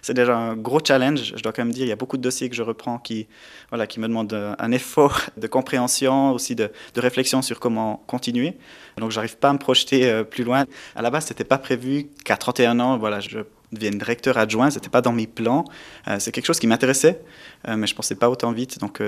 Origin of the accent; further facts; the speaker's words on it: Malleray, Bern, Switzerland; moved away as an adult; Oui, alors je viens de Malraix, j'ai fait mes écoles au Jura bernois. Ensuite, je suis parti à Bienne où j'ai fait mon gymnase, l'université à Neuchâtel en linguistique allemande et anglaise.